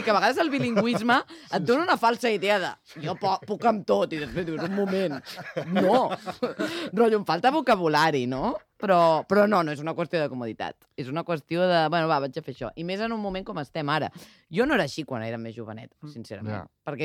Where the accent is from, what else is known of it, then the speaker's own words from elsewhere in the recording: Catalonia, Spain; tenint en compte que jo sóc catalana, que escric en català